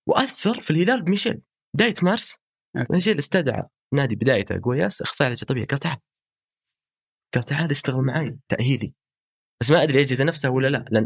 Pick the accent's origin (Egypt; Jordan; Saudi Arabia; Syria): Saudi Arabia; عندنا في السعودية